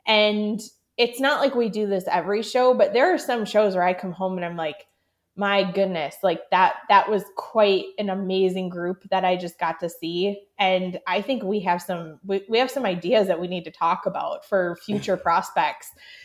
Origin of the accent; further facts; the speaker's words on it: Illinois, United States; My childhood herd that I mentioned that I grew up with in Illinois, I kind of left that be with my parents when I went off to college.